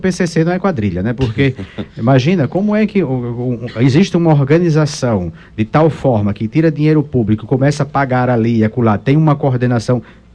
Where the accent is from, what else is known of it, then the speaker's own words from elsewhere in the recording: Bahia, Brazil; now in Dourados, Brazil; Eu que sou do interior da Bahia, eu sei o que é isso, né? Aqui em Dourados nós vivemos no paraíso ainda.